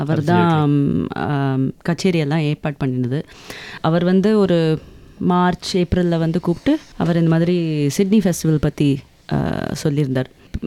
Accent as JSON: {"language": "Tamil", "country": "United States", "tie": "born or raised there", "also_born_or_lived": "India", "said": "நான் இந்தியாவில் பிறந்தேன், but most of my upbringing யூஎஸில் தான்."}